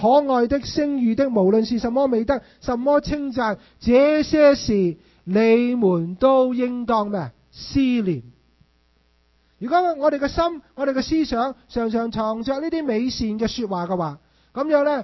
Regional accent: China; 你同我都系中国人，你同我都系一个中国家庭里边长大。

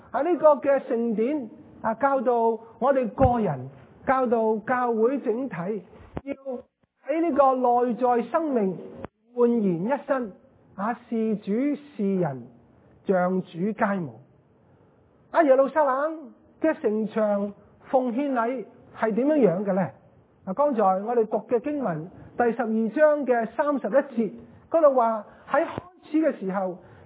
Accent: China; 我们身为中国人当然不少得什么？不少得吃的咯

